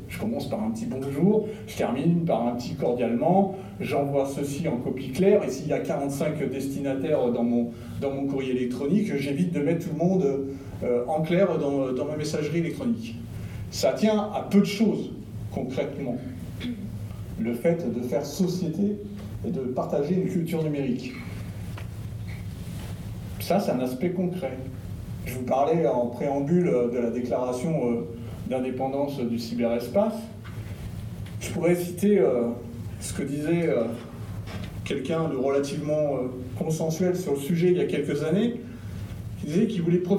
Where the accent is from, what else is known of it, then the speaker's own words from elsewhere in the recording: France; now in Switzerland; moi je viens de France